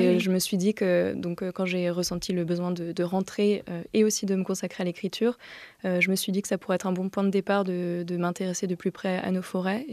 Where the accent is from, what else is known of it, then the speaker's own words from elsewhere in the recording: Bourg-en-Bresse, Auvergne-Rhône-Alpes, France; Je suis née à Bourg-en-Bresse, j'y ai grandi, j'y ai fait mes premières études quoi, jusqu'au bac.